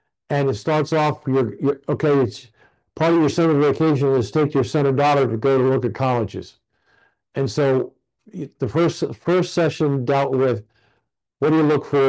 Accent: Columbus, Ohio, United States; in my hometown, Columbus, Ohio

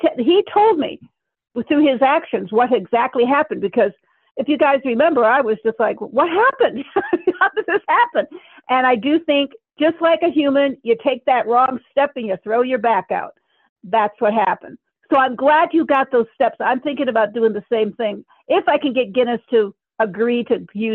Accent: Michigan, United States; I grew up in Michigan. I drove through blizzards to get to school.

